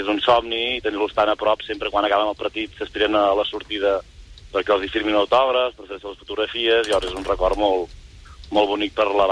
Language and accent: Catalan; Igualada, Catalonia, Spain; jo soc d'Igualada... Abans sí que... Jo fa 8 anys sí soc a Taradell